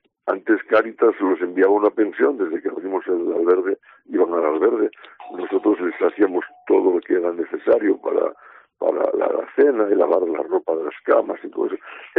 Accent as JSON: {"language": "Spanish", "town": "Turón", "region": "Asturias", "country": "Spain", "said": "como yo soy de Turón y mi padre fue minero y conozco mucho todo el ambiente"}